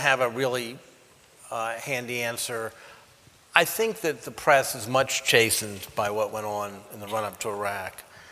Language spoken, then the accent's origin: English; Washington, District of Columbia, United States; I think that what I saw as a kid growing up in Washington, living in a de facto segregated city that purported to stand for everything great in our civic values, our democratic values